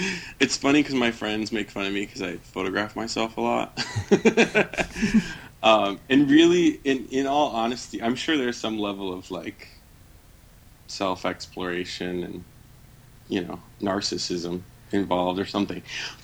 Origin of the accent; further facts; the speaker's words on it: Michigan, United States; now in Chicago, United States; because I grew up near Lake Michigan on the other side of the lake. And even though now I live in a major city and not in the woods like I did before